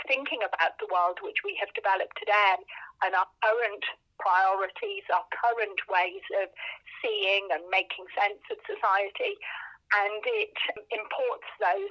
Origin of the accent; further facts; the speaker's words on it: England, United Kingdom; accent: Middlesbrough/Birmingham/Canterbury; And I know it's because of my very peculiar Middlesbrough stroke Birmingham stroke Canterbury accent.